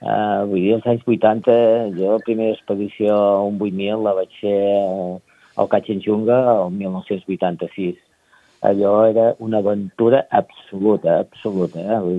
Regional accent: Sant Hilari Sacalm, Catalonia, Spain; jo sóc de Sant Hilari, Sant Hilari Sacalm, i és al mig de les Guilleries i hi ha muntanyetes allà

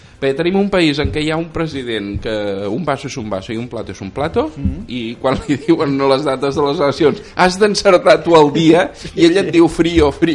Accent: Catalonia, Spain; I a més, com a bons catalans, n'estem enamorats.

